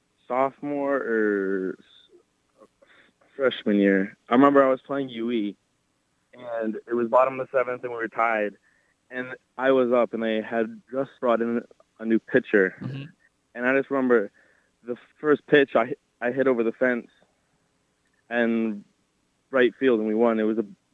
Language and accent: English; Florida, United States; born there; They're in Florida, and I was born in Florida, so I thought it'd be nice to go back.